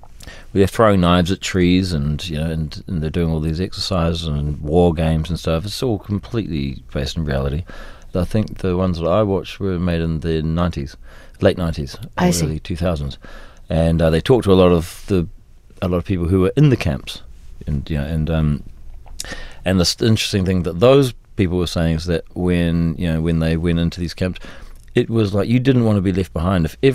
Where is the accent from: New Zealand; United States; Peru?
New Zealand; Because I'm from New Zealand, we're not necessarily into doing that sort of thing.